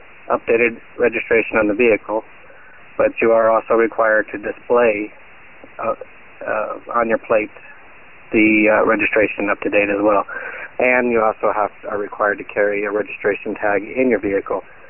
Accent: Colorado, United States; I'm from Colorado, and I actually happen to be a police officer down here

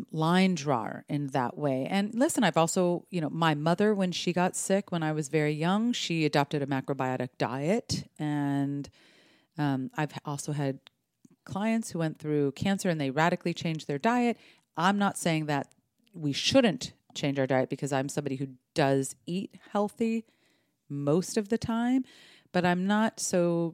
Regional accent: Los Angeles, California, United States; I grew up in Los Angeles and was kind of around.

